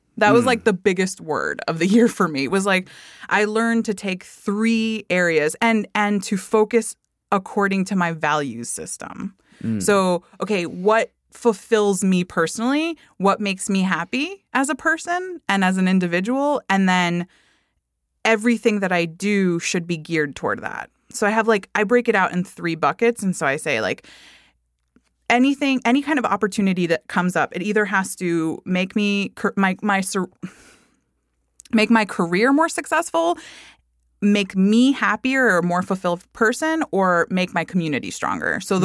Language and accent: English; Miami, Florida, United States; You know I grew up in Miami.